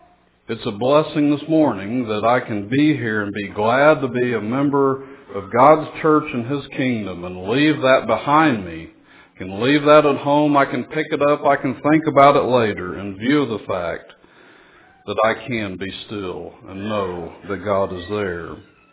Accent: Oklahoma, United States; You know, I'm from Oklahoma. I know y'all can't hear the accent.

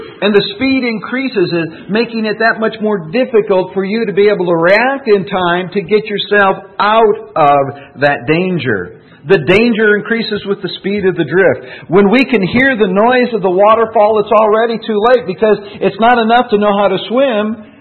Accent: Minnesota, United States; I've been a fairly landlocked individual growing up in Minnesota.

